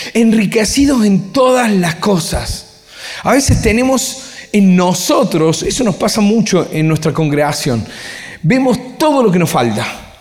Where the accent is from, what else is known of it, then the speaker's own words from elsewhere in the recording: Villa Corina, Buenos Aires, Argentina; born there; Nací en Villa Corina.